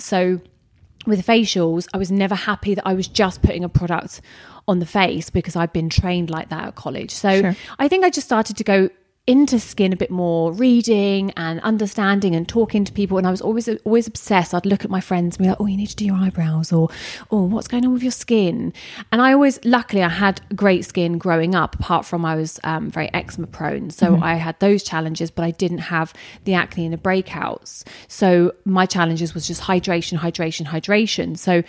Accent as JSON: {"language": "English", "town": "Ramsgate", "region": "South East England", "country": "United Kingdom", "tie": "born or raised there", "said": "So I'm from Kent, and in a place I was born in Ramsgate, right on the sea. And now currently I live in Minas Bay, which is still down there, tiny little seaside town."}